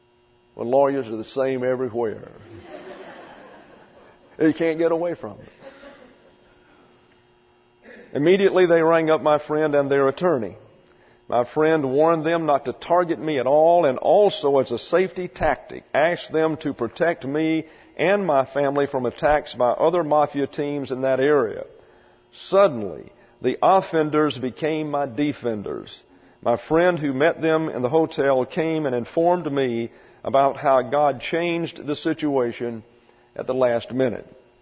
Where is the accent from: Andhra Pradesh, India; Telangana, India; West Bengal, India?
Andhra Pradesh, India; Vijayawada; Vijayawada, my hometown.